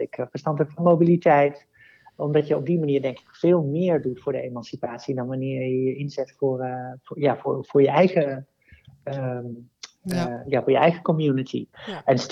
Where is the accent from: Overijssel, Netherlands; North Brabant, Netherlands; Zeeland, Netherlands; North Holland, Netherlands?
North Brabant, Netherlands; Oosterhout; ik ben inderdaad geboren en opgegroeid in Oosterhout.